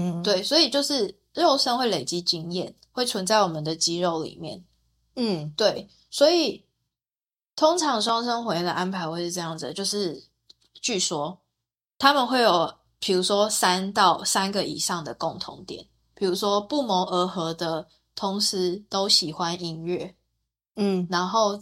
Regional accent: Taiwan; 那我们两个撞到的点是我们都是台湾人，但是他是在澳洲，然后我在台湾嘛，

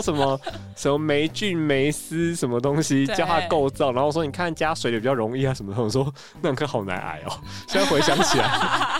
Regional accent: Kaohsiung, Taiwan; 每次回高雄就会觉得哎呦这个气温真的是有差。

